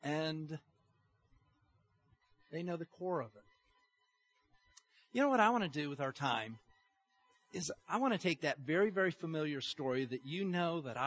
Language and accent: English; Utah, United States; because I was raised in Utah. Okay, Utah has bad weather, you know, from about November to March.